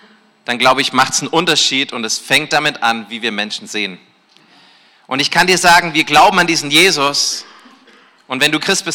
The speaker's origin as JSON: {"language": "German", "town": "Neumarkt", "region": "Bavaria", "country": "Germany", "said": "Ich komme aus Neumarkt, wie gesagt, das ist einfach, wenn du die Autobahn weiterfährst und irgendwann die Sprache nicht mehr verstehst, dann bist du da. Wir sprechen eine andere Sprache hinter den 7 Bergen"}